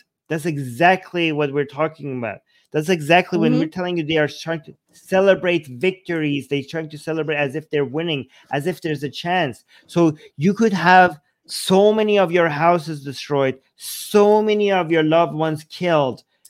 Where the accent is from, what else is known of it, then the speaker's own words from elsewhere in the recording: Iran; moved away; I'm from Iran, right? So I grew up in Iran, and I've been to elementary school and high school in Iran.